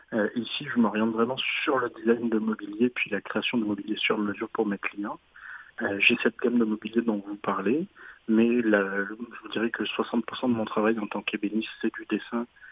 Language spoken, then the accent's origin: French; France; now in Canada; Oui, à l'origine, en France, vous l'entendez à mon accent, je suis français.